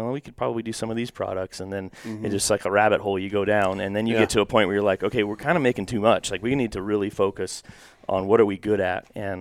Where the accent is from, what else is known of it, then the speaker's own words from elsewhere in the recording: Washington, United States; Yeah. So I grew up in Washington State, up in the Cascades.